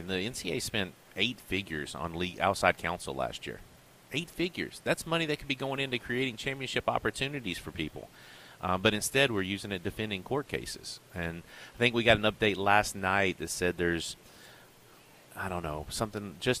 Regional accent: Columbia, Tennessee, United States; Yeah, my folks are still down there. My folks met in Honewall, which is even further west towards West Tennessee over there.

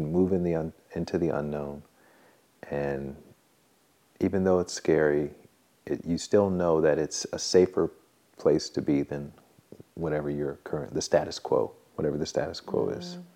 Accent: Alabama, United States; But there was nothing, I'm from Alabama, and there's nothing that people can relate to when they hear that.

